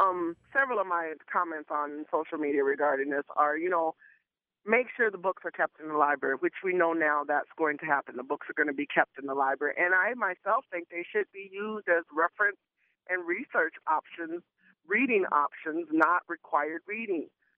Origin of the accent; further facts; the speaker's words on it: the South, United States; The thing about these two books is, I grew up in the South.